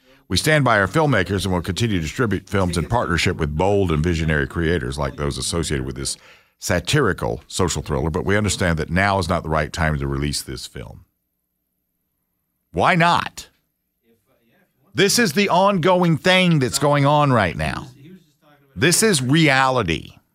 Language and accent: English; United States; I'm an American, and if you don't like me, that's fine.